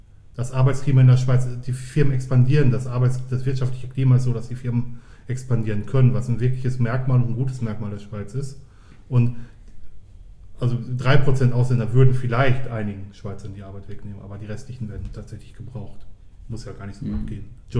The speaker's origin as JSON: {"language": "German", "region": "North Rhine-Westphalia", "country": "Germany", "said": "Ich komme aus dem Ruhrgebiet. Das Ruhrgebiet ist ein Hochballungsraum."}